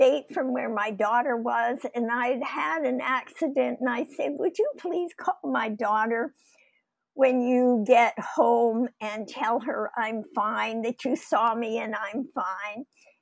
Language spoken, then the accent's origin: English; Canada; I was in no mood to get up and say, oh, yes … from Canada, but it was too late.